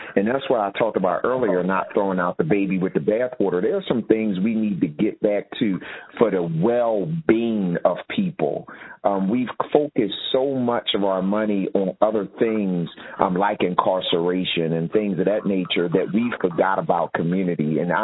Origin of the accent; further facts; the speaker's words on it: Philadelphia, Pennsylvania, United States; there were two community centers where I grew up in West Philly.